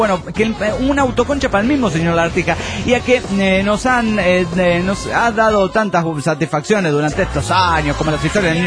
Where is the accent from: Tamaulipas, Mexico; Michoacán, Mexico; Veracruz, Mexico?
Veracruz, Mexico; de Veracruz, logrando su Brasil